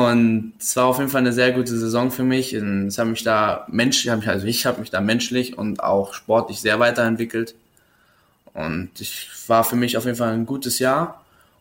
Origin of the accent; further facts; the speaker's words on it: Weißwasser, Saxony, Germany; Also ich habe ja in Weißwasser mit 3 angefangen, Schlittschuh zu laufen